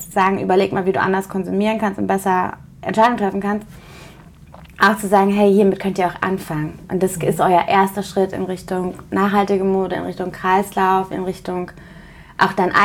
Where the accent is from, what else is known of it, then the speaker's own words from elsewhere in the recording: Cologne, North Rhine-Westphalia, Germany; ich komme ja aus Köln